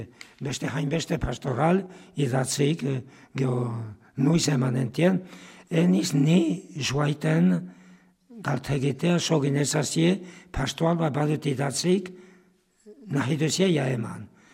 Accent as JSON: {"language": "Basque", "town": "Sainte-Engrâce", "region": "Nouvelle-Aquitaine", "country": "France", "tie": "born or raised there", "said": "Bai, Santa Rasi lehena. Bai, ene herria."}